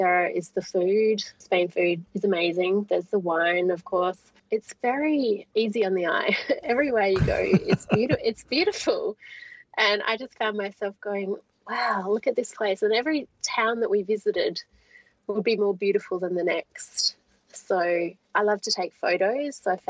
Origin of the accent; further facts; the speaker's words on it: Adelaide, South Australia, Australia; No, not at all. I'm from Adelaide, Australia.